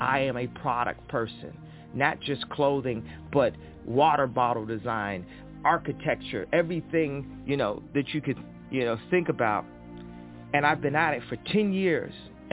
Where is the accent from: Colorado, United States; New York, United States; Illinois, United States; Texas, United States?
Illinois, United States; Chicago; never think that I'm not from Chicago for one second.